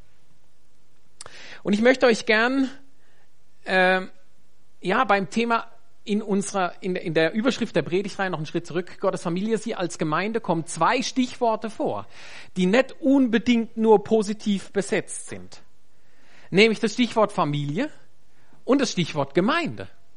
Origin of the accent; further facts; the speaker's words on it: Germany; moved away as an adult; now in Switzerland; ich bin Deutscher. Ich habe 29 Jahre in Deutschland gelebt. Ich habe aber eine Schweizerin geheiratet, lebe seit 11 Jahren in der Schweiz, ein Jahr in Belgien, 29 Jahre in Deutschland.